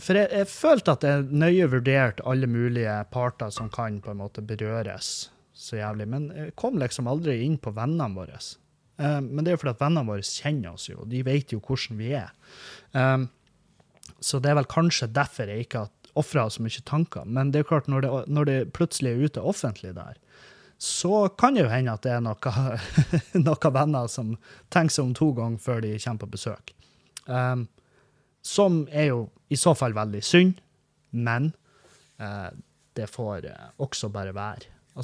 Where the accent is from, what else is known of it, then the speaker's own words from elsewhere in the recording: Svartisen, Nordland, Norway; i Hollandsfjorden. Der er jeg vokst opp. Jeg vokste opp på Svartisen. Mamma jobbet der en stund, og vi var masse på Svartisen da vi var ung.